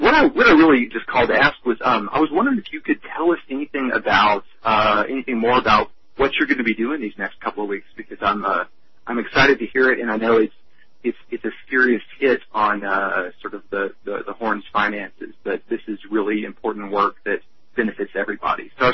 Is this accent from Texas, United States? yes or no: yes; Texas, United States; makes me angry as a Texan, because I know good people there